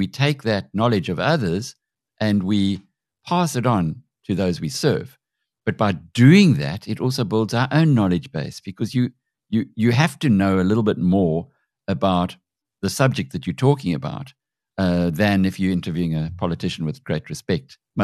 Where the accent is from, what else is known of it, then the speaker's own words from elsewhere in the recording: South Africa; Now, I'm a South African. This is my home. This is where I've been.